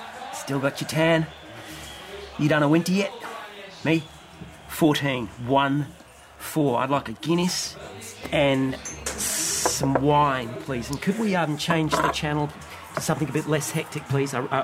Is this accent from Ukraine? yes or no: no; Australia; I'm Australian.